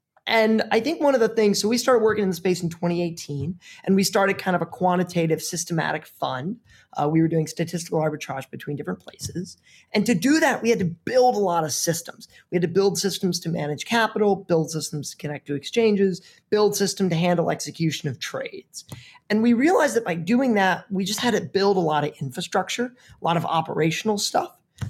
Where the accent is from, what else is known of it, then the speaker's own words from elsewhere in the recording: Missouri, United States; For those that maybe don't know me … I grew up in the Midwest in Missouri.